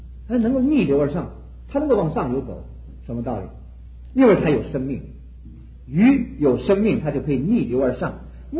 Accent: China; 我们中国人三岁小孩都听过这个话，我也从小听到

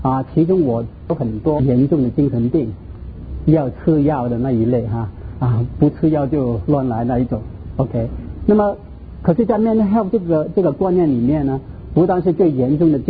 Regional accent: Hong Kong; Chinese is a second language; 我是从香港过来，所以你听到我的国语都是怪怪的哈。

